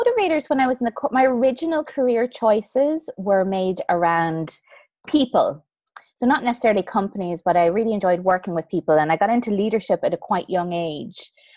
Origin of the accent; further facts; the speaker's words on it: Ireland; now in Canary Islands, Spain; I'm originally from Ireland, 45 years old, currently coming to you from the Canary Islands in southern Spain.